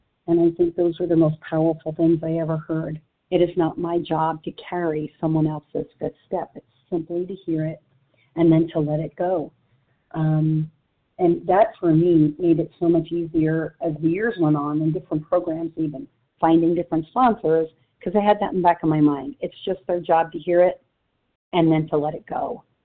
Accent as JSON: {"language": "English", "region": "New York", "country": "United States", "said": "because I come from New York. I had a very colorful life"}